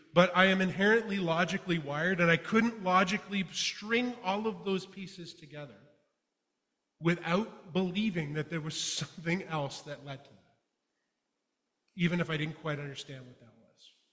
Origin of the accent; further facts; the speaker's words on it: Sarnia, Ontario, Canada; I grew up in Sarnia. I went away to university in Waterloo.